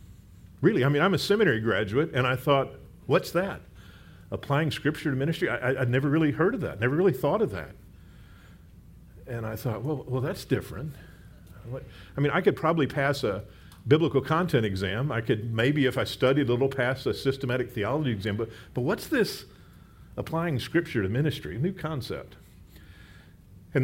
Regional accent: Texas, United States; now in Memphis, United States; I moved up from Texas 2 years ago. I'm still a Texan, always will be. But glad to be here in Memphis.

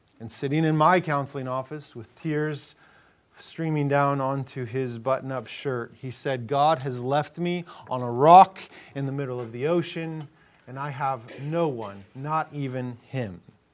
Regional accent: Littleton, Colorado, United States; I grew up in Colorado. That's my hometown. In fact, Littleton is my hometown where I grew up.

